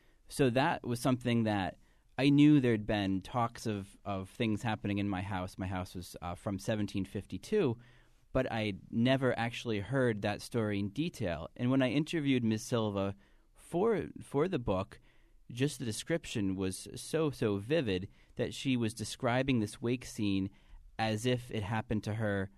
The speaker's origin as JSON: {"language": "English", "town": "Norwich", "region": "Connecticut", "country": "United States", "tie": "born or raised there", "said": "Well, coming from my hometown of Norwich, I was born and grew up in the section of Norwich Town"}